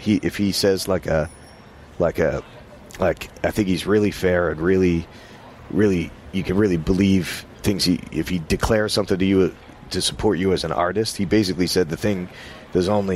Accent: New York, United States; And since I was from New York, it didn't freak me out. I'd already worked there and knew everybody.

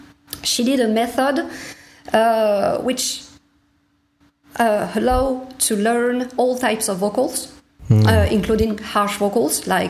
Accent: Toulouse, Occitania, France; English is a second language; I found a teacher in my hometown in Toulouse who knew the harsh vocals.

